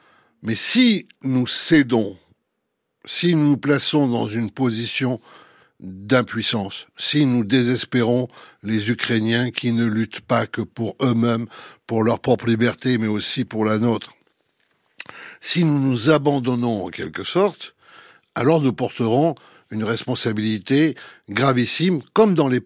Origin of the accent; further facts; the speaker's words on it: France; En tant que Français, en tant que Européen